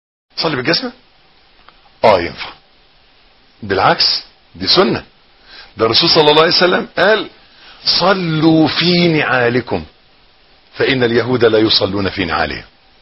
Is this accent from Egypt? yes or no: yes; Egypt; عيبنا احنا كمصريين ان احنا بنتكلم من مناخيرنا ما بنتكلمش من بقنا